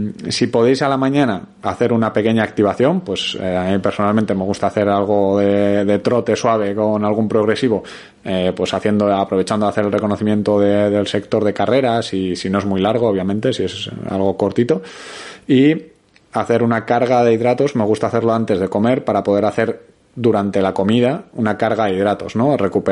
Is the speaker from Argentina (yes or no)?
no; Bilbao, Basque Country, Spain; yo que soy de Bilbao